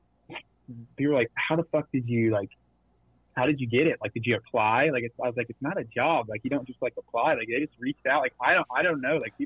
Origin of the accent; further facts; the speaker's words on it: Lexington, Kentucky, United States; accent: southern; Yeah, I'm from Lexington, Kentucky.